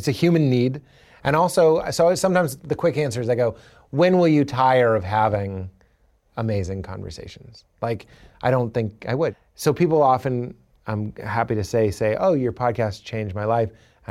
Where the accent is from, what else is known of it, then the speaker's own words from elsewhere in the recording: New Brunswick, New Jersey, United States; growing up in New Brunswick, two Jersey jokes, I don't know why. But I want to be clear, I love New Jersey.